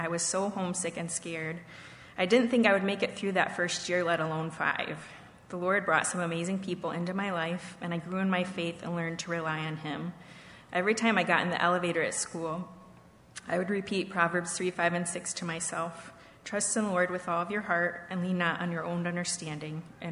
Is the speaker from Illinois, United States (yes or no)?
no; Paw Paw, Michigan, United States; I'm supposed to speak slow because I get really fast when I'm nervous. So I grew up in Paw, Michigan, in a loving home with my mom, dad, and sister.